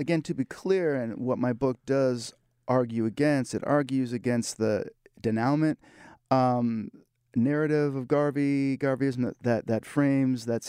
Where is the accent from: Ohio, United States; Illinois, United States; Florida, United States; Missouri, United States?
Ohio, United States; Cleveland; also born or lived in Detroit; That I was born in Detroit, raised in suburban Cleveland.